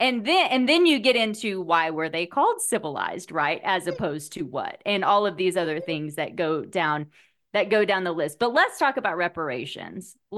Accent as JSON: {"language": "English", "region": "Oklahoma", "country": "United States", "tie": "born or raised there", "said": "But I grew up in Oklahoma, so I'm like, so here, 12 years of school, public school in Oklahoma."}